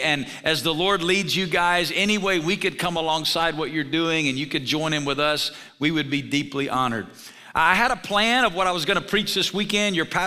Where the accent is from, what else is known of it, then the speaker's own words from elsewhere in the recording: Alabama, United States; now in Las Vegas, United States; I'm born and raised in Alabama. God's got a sense of humor. Sent an Alabama boy to Las Vegas. I've been out there 20 years